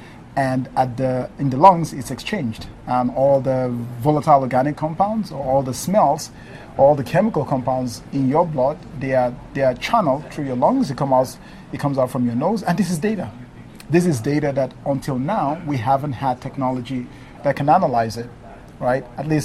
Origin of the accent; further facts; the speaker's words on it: Nigeria; also born or lived in Switzerland; now in United States; I am originally from Nigeria. I went to Switzerland to study for my master's, my PhD, which I dropped out of.